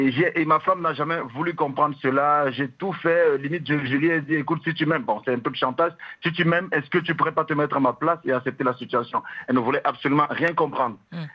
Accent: Cameroon; Non, je suis camerounais d'origine.

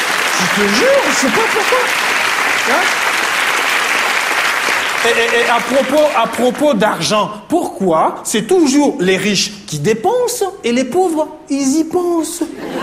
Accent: Niger; now in France; Même si je suis nigérien, maintenant je me fais beaucoup d'amis en France

